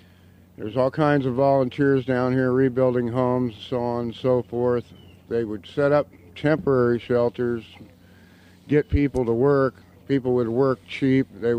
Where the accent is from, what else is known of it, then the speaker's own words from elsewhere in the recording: Arizona, United States; I've been homeless for 6 years. I'm from Arizona.